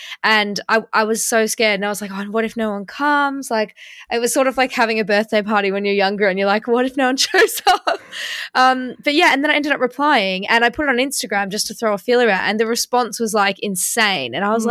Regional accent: Australia; now in London, United Kingdom; Yeah, when I moved to London from Australia, that was one of the ways that I saw the city, just when I didn't know anyone here, because I moved here on my own.

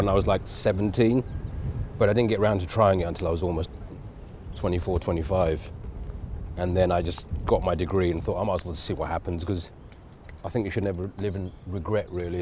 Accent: England, United Kingdom; even being Indian, but growing up in England, I was living two worlds at the same time. So I had the Indian culture and the British culture

